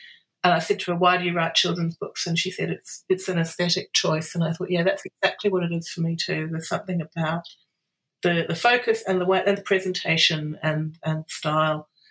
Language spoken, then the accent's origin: English; New Zealand; also born or lived in Boston, United States; I grew up in New Zealand, so I studied at the University of Otago in Dunedin